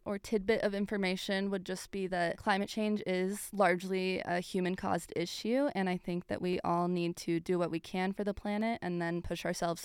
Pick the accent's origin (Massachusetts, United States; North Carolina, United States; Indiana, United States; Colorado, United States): Colorado, United States; as two people who were born and raised in Colorado, a landlocked state, we did not know much about the Arctic.